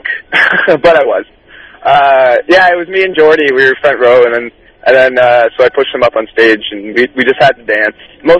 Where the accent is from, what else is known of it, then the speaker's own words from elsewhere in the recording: Whitby, Ontario, Canada; now in Toronto, Canada; We are from Whitby, yes, originally. We're living in Toronto now, but, yeah.